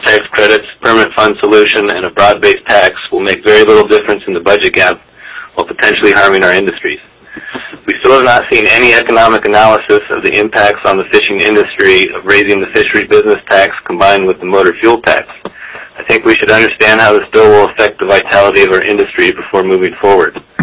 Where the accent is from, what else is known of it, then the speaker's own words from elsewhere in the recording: Homer, Alaska, United States; from Homer. I'm a commercial fisherman.